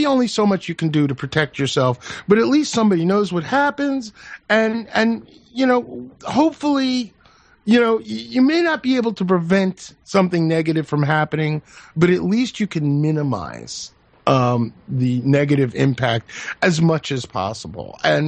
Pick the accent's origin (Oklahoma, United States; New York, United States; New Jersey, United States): New York, United States; Brooklyn; born there; also born or lived in Manhattan; I say this as a New York City native. I was born in Brooklyn. I grew up, you know, from the years 18 to 21. I lived on the Upper West Side of Manhattan.